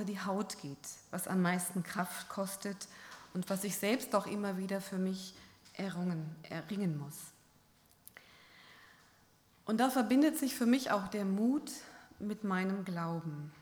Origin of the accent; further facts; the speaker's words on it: Bavaria, Germany; Und ich komme aus Bayern